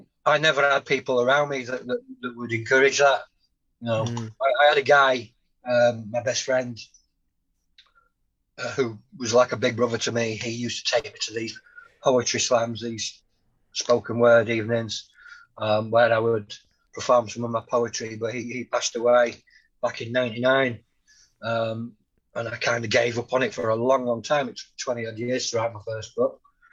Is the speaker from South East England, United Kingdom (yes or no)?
no; Wakefield, Yorkshire and the Humber, United Kingdom; But, you know, as you can tell, I'm not from here. I'm from Wakefield originally.